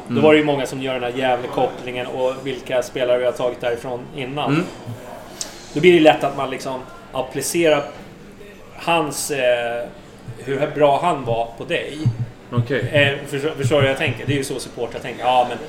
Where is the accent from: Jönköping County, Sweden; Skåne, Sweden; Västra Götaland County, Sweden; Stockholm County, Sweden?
Stockholm County, Sweden; Danderyd; born there; Nej, jag är född på Danderyd.